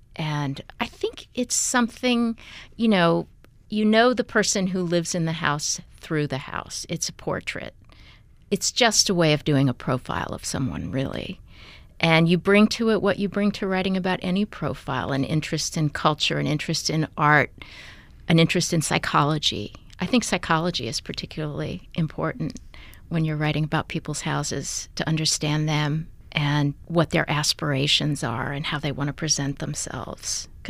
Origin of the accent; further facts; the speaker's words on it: New Orleans, Louisiana, United States; growing up in New Orleans and what I've seen in New Orleans